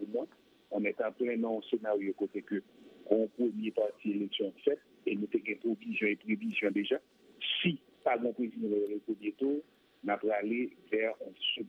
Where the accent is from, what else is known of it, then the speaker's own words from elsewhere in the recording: Haiti; Deuxièmement, en tant qu'Haïtien, qui a des positions en plus et qui suit l'actualité, on a fait ce que j'appelle un appel à la responsabilité et au sérieux.